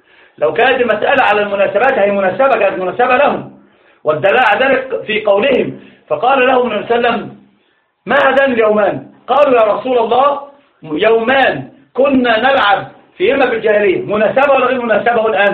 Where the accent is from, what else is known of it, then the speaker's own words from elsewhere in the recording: Upper Egypt, Egypt; زي صعيدا عندنا، انا صعيدي ايضا